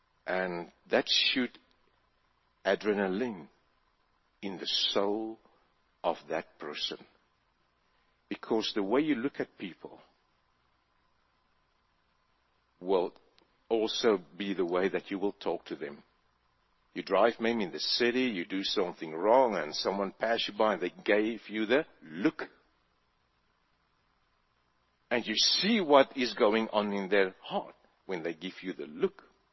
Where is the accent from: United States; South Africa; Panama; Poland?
South Africa; many years later when I grew up in South Africa